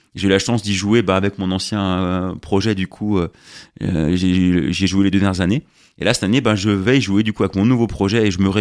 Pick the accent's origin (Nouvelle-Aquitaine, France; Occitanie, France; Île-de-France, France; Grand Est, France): Grand Est, France; Riquewihr; moi je suis natif de Riquewihr, donc du coup je viens jouer à la maison